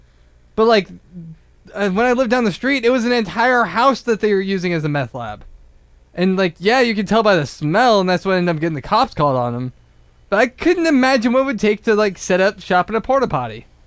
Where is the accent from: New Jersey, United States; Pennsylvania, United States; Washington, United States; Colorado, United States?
Washington, United States; Puyallup; I'm from Puyallup, so people are always just like, is it Puyallup?